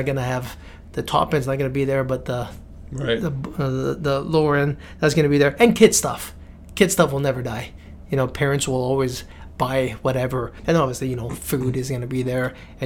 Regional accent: Vancouver, British Columbia, Canada; growing up in East Vancouver, 90s was more scary than today.

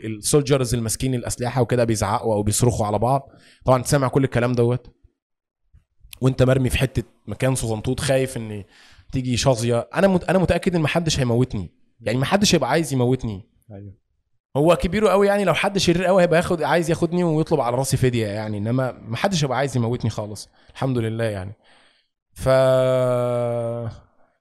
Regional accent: Egypt; عندنا في مصر يقول لك نزلت شربت الشيشه بتاعتي ورجعت تاني

